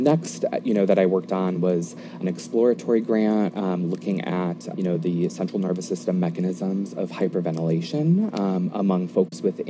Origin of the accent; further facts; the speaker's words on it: Connecticut, United States; specialty clinic on the Institute of Living's campus in Hartford, Connecticut. So I was able to go back to my home state for my post-bac, which was really nice to reconnect with my family and friends.